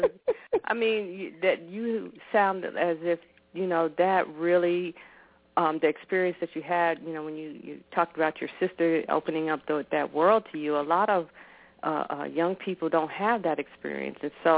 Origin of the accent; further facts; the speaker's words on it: New York, United States; when my parents worked when we, you know, were growing up in New York.